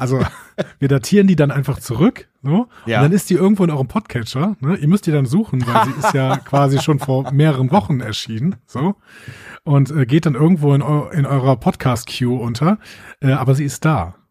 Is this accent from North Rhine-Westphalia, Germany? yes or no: yes; Aachen, North Rhine-Westphalia, Germany; Als Rheinländer sollte ich niemals über Tschechien reden.